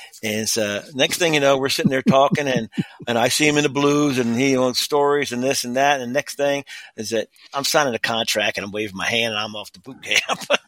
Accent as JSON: {"language": "English", "region": "New Jersey", "country": "United States", "tie": "born or raised there", "said": "So, basically I grew up in South Jersey, south of Trenton, and, suburb of Philadelphia, farmland for most part."}